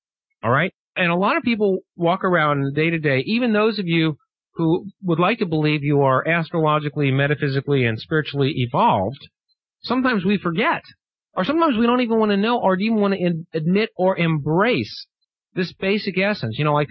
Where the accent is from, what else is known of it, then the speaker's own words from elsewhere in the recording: St. Louis, Missouri, United States; One of my favorite creatures in the history of the world when I was growing up in St. Louis, as a little boy